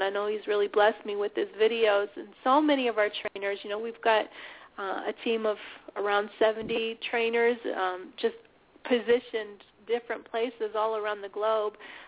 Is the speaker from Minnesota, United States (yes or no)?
no; Ohio, United States; I grew up in a really small town here in Ohio, but right now I live in the Cleveland, Euclid, Ohio area.